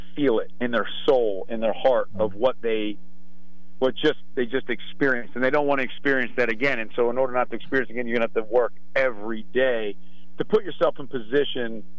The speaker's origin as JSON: {"language": "English", "town": "Philadelphia", "region": "Pennsylvania", "country": "United States", "tie": "born or raised there", "said": "I feel like, growing up in Philadelphia, I feel like this is my own version of WIP after an Eagles game on a Sunday"}